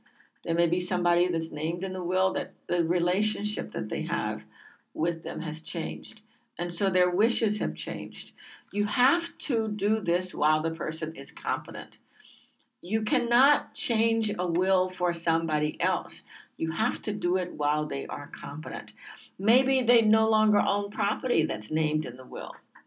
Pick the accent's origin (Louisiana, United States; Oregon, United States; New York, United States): Louisiana, United States; Morgan City; You know I grew up in Morgan City.